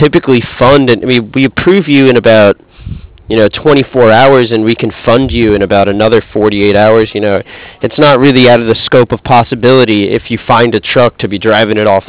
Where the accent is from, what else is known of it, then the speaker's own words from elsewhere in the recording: Manhattan, New York, United States; I grew up in Manhattan, so I was like wondering.